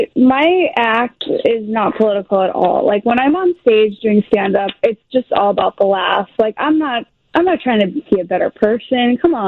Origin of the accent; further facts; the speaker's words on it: Skokie, Illinois, United States; Yeah, I'm actually from Skokie. And whenever I say I'm from Chicago, people get angry. And then when I say I'm from Illinois, people also get angry.